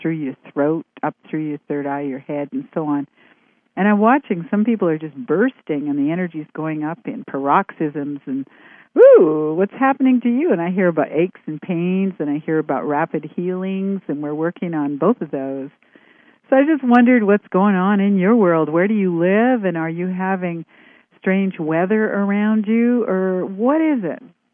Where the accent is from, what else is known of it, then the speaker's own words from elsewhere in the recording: Canada; because I'm Canadian